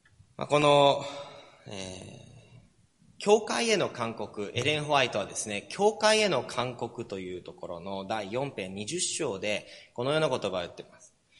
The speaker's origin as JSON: {"language": "Japanese", "town": "Tanba", "region": "Kyoto", "country": "Japan", "tie": "born or raised there", "said": "いや、日本生まれ育ちです。京都ですって言うと、え、京都？とか言われるんですけども、丹波の黒豆の有名なんですね、丹波から、丹波生まれ育ちだったんですけれども"}